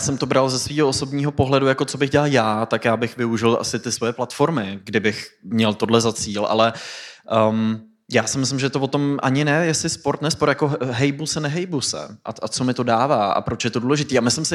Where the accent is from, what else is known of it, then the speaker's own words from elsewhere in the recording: Pardubice, Pardubice Region, Czechia; já jsem hrál hokej jako malej kluk v Pardubicích